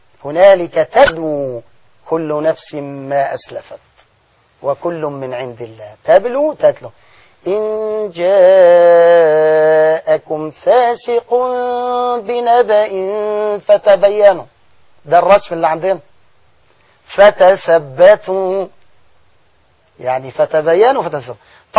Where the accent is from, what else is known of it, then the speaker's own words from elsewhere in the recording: Egypt; احنا كمصريين بنقول بيوت ولا بيوت؟